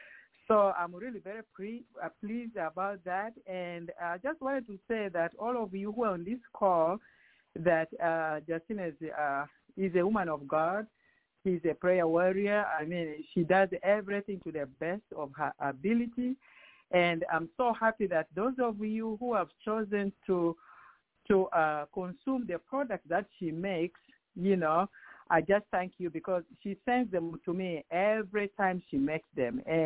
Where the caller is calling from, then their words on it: Houston, Texas, United States; I'm calling from Houston, Texas.